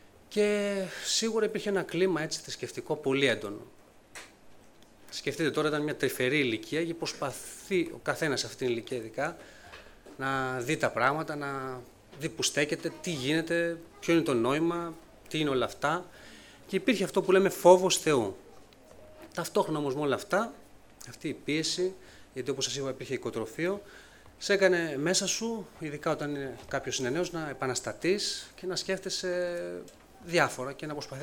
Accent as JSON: {"language": "Greek", "town": "Amfikleia", "region": "Central Greece", "country": "Greece", "tie": "born or raised there", "also_born_or_lived": "Sydney, Australia", "said": "Και οι γονείς μου μετανάστες επέστρεψαν μετά από 12 χρόνια στην Ελλάδα. Μεγάλωσα σε ένα χωριό κοντά στον Παρνασσό, Αμφίκλια είναι το όνομά του, και εκεί από ό,τι θυμάμαι τον εαυτό μου, τα παιδικά μου χρόνια, την εφηβεία."}